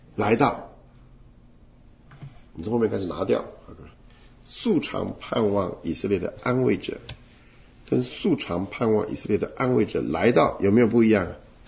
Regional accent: China; 像我们中国人讲相貌堂堂，又公义又虔诚，没有告诉我们内容。

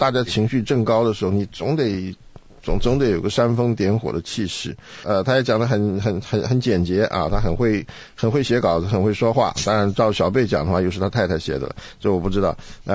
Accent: China; 对对对，像我们中国人样子，看看热闹啊，讲讲啊。

